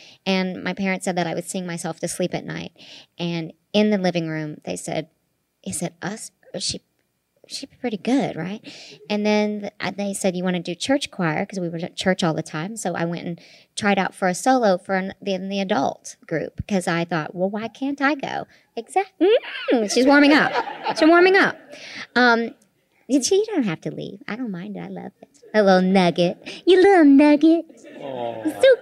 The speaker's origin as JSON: {"language": "English", "region": "Oklahoma", "country": "United States", "tie": "born or raised there", "said": "And growing up in Oklahoma, this is unique."}